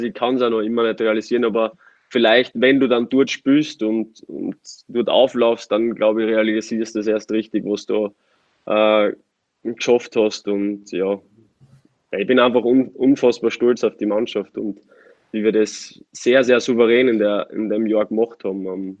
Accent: Austria; als Österreicher

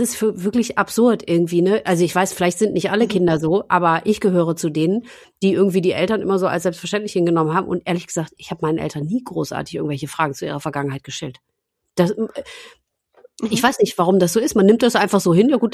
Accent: Münster, North Rhine-Westphalia, Germany; born there; ich bin ja gebürtige Münsteranerin und ich sitze ja jetzt gerade auch in diesem Moment in Münster.

